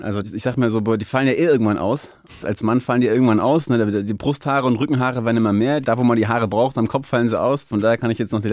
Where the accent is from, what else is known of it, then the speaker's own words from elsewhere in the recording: Darmstadt, Hesse, Germany; also born or lived in Berlin; Ich bin in Darmstadt aufgewachsen, ich habe meine Familie in Darmstadt, viele Freunde in Darmstadt. Das ist natürlich meine Heimat, sag ich mal, da komme ich her, das ist zu Hause, wenn man so sagen kann. Dann habe ich in Berlin, habe ich lange gelebt